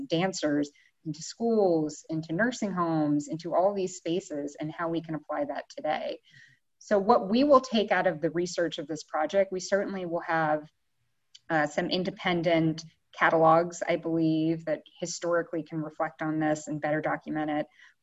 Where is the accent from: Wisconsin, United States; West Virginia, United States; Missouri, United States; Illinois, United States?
West Virginia, United States; And where I grew up in West Virginia, we had a lovely post office, big columns and marble floors that was built at that time.